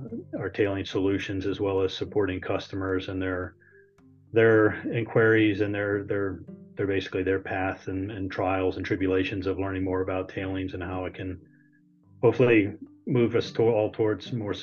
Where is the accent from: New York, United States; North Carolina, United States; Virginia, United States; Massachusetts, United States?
Virginia, United States; Sure, I grew up in Virginia and on the East Coast of the U.S. and got my bachelor's degree in chemical engineering.